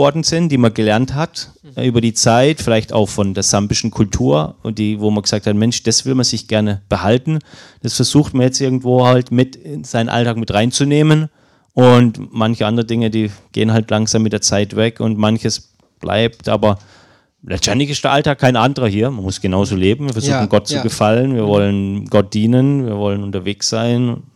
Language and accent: German; Germany; da haben wir als Deutsche echt eine große Last auf uns